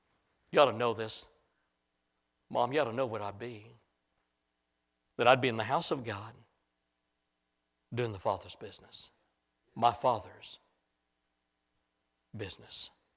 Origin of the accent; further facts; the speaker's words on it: Illinois, United States; we walked around the square, the little town where I was raised in Illinois